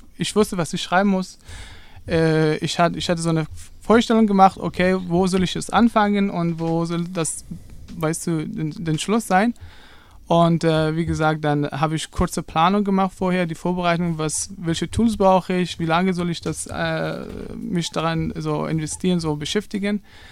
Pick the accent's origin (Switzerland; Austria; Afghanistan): Afghanistan; Herat; also born or lived in Mashhad; now in Germany; ich bin 32 alt. Geboren bin ich in Mashhad, Iran, aber aufgewachsen bin ich in Herat, Afghanistan.